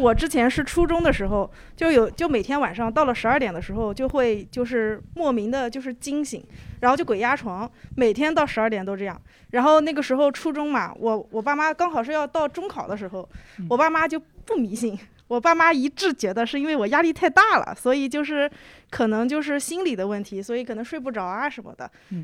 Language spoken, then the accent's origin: Chinese; Nanjing, Jiangsu, China; 我是南京的，然后我妈妈是南通的